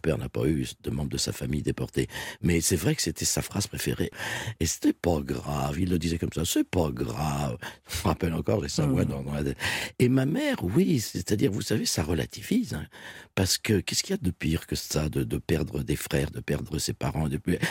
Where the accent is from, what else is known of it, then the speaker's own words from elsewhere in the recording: Drancy, Île-de-France, France; born there; Oui, bon, ben voilà, je suis né à Drancy.